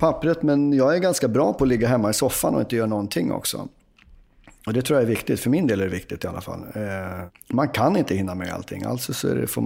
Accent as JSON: {"language": "Swedish", "town": "Uppsala", "region": "Uppsala County", "country": "Sweden", "said": "Jag är ju från Uppsala, så då blev det naturligt att hålla på Sirius också."}